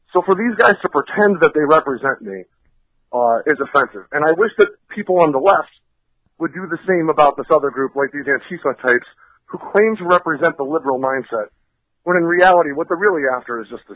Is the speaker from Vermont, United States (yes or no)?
yes; Vermont, United States; You know, I came from Vermont, man. You know, there are no minorities in Vermont.